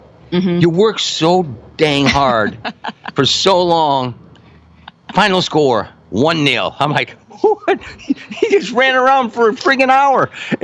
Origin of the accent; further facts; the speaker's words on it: Iowa, United States; I'm from Iowa, so, and people that don't know geography always go, you're from Iowa.